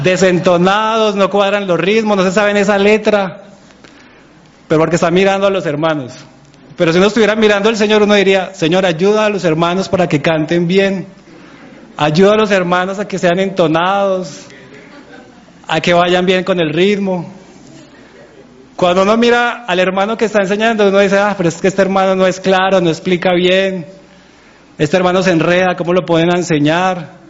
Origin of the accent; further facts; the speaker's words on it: Colombia; Y como buenos colombianos, pues no empezábamos a la hora en punto.